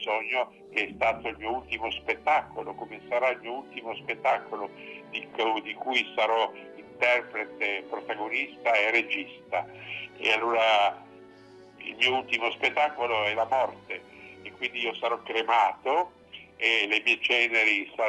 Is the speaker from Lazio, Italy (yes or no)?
no; Trieste, Friuli-Venezia Giulia, Italy; moved away as an adult; now in Milan, Italy; Sono triestino. Sono venuto a vivere nel 66 a Milano, quando ho iniziato poi a lavorare alla Scala, e quindi sono stato alla Scala per circa 30 anni.